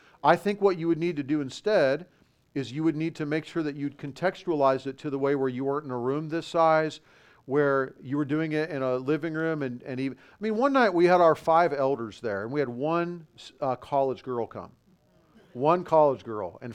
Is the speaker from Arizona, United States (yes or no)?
yes; Tucson, Arizona, United States; now in California, United States; And I grew up in Tucson, so I know that culture pretty well.